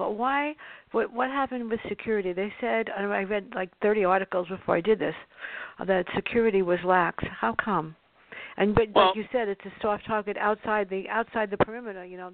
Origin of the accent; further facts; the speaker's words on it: New York City, New York, United States; growing up in the South Bronx, I always used to watch who's walking behind me